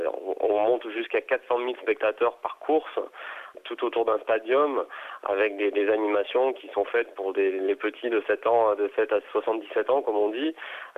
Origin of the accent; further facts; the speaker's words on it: Nice, Provence-Alpes-Côte d'Azur, France; moi je suis niçois, je suis une personne normale, tout à fait simple. J'ai des parents qui étaient des petits commerçants à Nice.